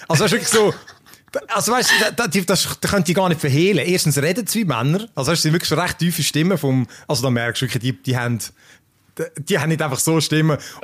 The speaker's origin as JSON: {"language": "German", "country": "Switzerland"}